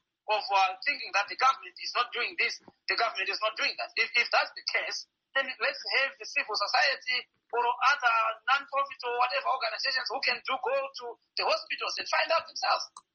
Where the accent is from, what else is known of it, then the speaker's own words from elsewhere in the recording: Masvingo, Zimbabwe; In my community in Masvingo, I come from Charumbira area close to Cape Town.